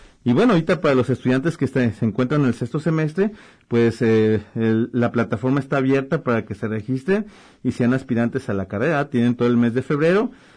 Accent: Mexico; nuestra ideología como mexicanos siempre nos bombardean desde la primaria o la secundaria

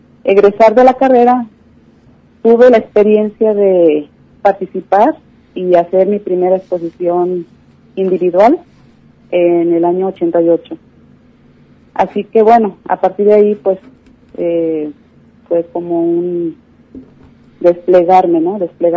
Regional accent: Autlán de Navarro, Jalisco, Mexico; born there; yo nací obviamente en Autlán de Navarro, Jalisco, en el año 65

